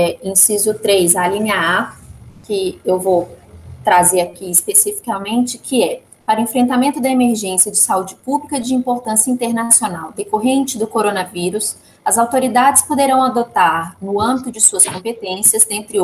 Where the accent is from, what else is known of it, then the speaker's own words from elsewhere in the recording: Minas Gerais, Brazil; now in São Paulo, Brazil; quando eu cheguei aqui em São Paulo, eu não sou de São Paulo, para quem não sabe, eu sou de Minas